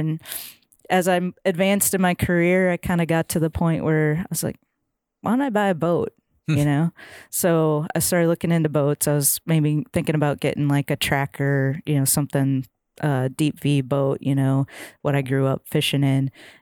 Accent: Minnesota, United States; now in Nashville, United States; Well, I grew up fishing in Minnesota, land of 10,000 lakes. We fished walleye mostly growing up, and got older, moved down to Nashville.

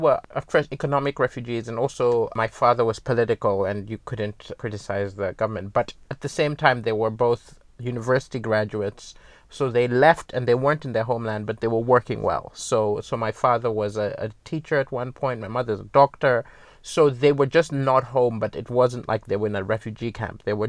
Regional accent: Malawi; also born or lived in Zambia / Kenya / Somalia; Well, I'm from Malawi. I wasn't born there because we were in exile. And so I was born in Zambia and ran around Africa, you know, Kenya, Somalia, all sorts when I was growing up.

